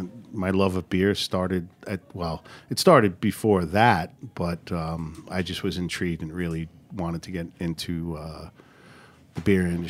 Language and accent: English; Bayside, New York, United States; Yeah, Bayside, Flushing. I grew up, I went to high school in Flushing.